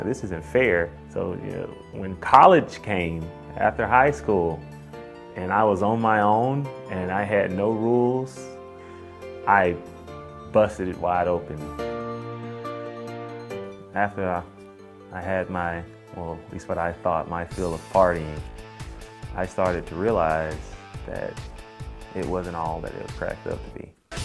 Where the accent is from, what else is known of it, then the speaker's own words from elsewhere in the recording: Elmore, Alabama, United States; I was born and raised in Elmore, Alabama.